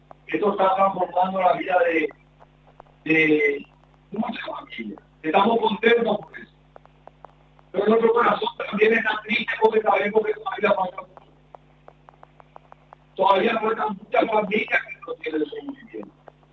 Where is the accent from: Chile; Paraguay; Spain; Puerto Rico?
Paraguay; Somos todos paraguayos, ¿cierto? Somos todos paraguayos.